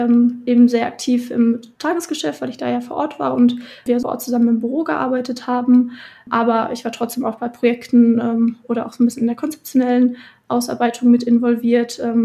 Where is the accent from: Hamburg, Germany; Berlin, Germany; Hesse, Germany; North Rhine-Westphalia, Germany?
North Rhine-Westphalia, Germany; Dortmund; ich komme ursprünglich aus Dortmund